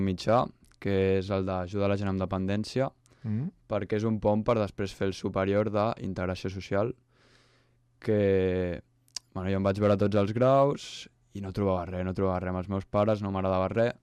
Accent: Mirasol, Catalonia, Spain; Soc de Mirasol, sí.

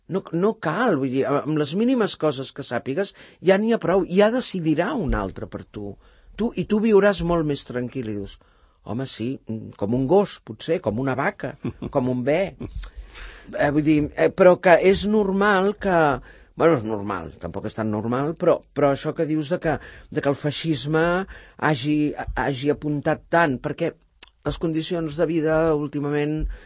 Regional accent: Sant Cugat, Catalonia, Spain; Dic, perquè és el meu poble. Senzillament perquè em dóna la gana, perquè és el meu poble i a Sant Cugat sí que el faig.

